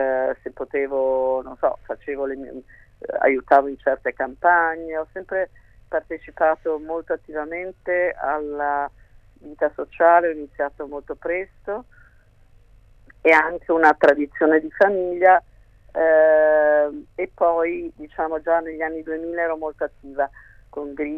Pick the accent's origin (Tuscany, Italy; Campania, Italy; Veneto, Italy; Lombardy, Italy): Veneto, Italy; Portogruaro; now in Punta del Este, Uruguay; io sono veneta, della provincia di Venezia, e precisamente di Portogruaro, che è a metà strada tra Venezia e Trieste. Quindi c'è un po' di Friuli anche nelle mie vene, credo. E poi di famiglia sono metà vicentina da parte di padre e metà di Reggio Emilia